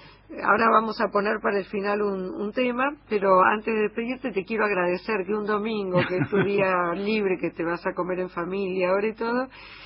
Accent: Argentina; somos argentinos

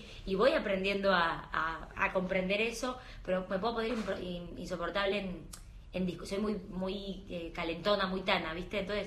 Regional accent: Argentina; y de verdad me gusta decir que a todos como argentinos

